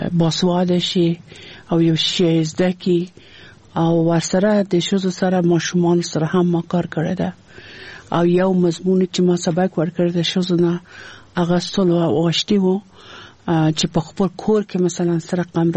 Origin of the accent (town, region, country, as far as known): Afghanistan